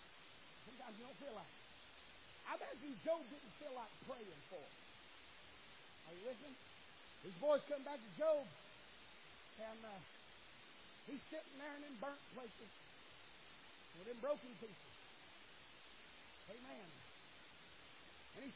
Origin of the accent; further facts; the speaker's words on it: Alabama, United States; I'll be honest with you, I'm from Alabama. I'm scared death of tornadoes.